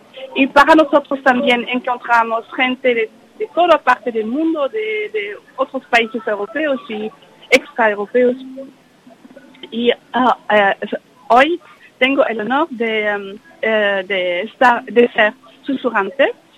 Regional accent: Vienna, Austria; Spanish is a second language; also born or lived in New York; soy de Viena, soy austríaca y la lengua española siempre me ha gustado muchísimo

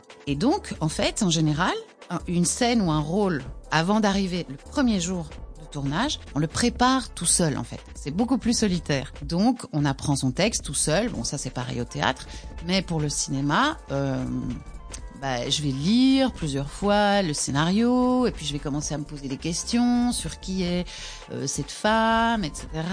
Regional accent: La Louvière, Wallonia, Belgium; j'ai commencé à l'académie de ma ville, parce que je viens de la Louvière.

